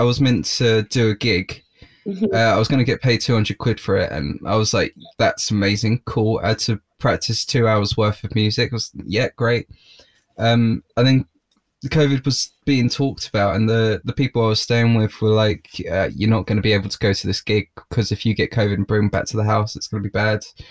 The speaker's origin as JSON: {"language": "English", "region": "East of England", "country": "United Kingdom", "said": "I'm from Essex."}